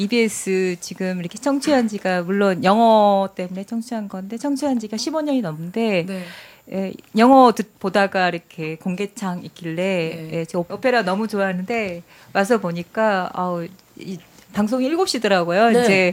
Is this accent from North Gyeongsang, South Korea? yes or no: no; Gimpo, Gyeonggi Province, South Korea; 저 경기도 김포에서 온 네